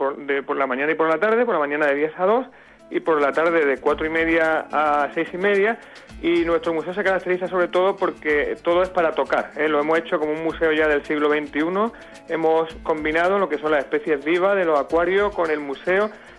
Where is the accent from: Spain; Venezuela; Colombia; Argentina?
Spain; Andalusia; Y nosotros en Andalucía, que tenemos en la comunidad autónoma con más kilómetros de cos